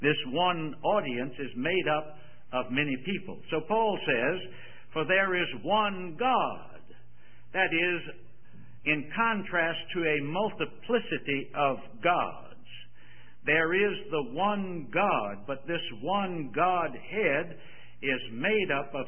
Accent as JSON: {"language": "English", "town": "Richmond", "region": "Virginia", "country": "United States", "said": "She's from Harrisonburg, Virginia. I'm from Richmond, Virginia."}